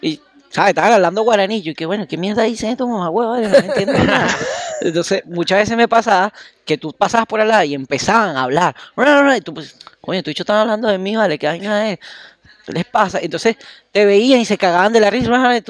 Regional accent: Venezuela; o uno como venezolano a veces está fuera del país y cree que trabaja un montón

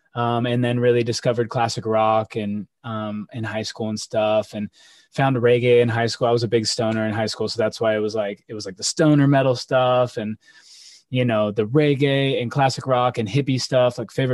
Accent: Las Vegas, Nevada, United States; It's just back in those days where I grew up in Las Vegas.

